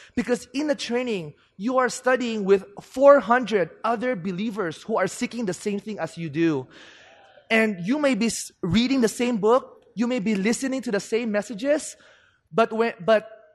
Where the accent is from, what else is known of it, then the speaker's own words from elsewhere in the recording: Philippines; English is a second language; now in United States; Hi, trainees. … I came from the Philippines, and I'm now an international student in the FTTA